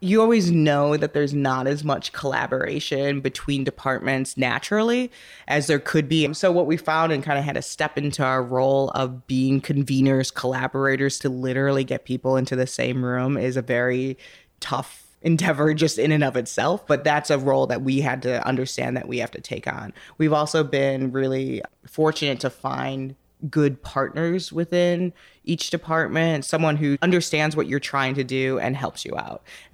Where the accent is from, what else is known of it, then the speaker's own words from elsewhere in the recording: Chicago, Illinois, United States; born there; I was born in Chicago. You know, you just kind of have like this attachment to a city over time.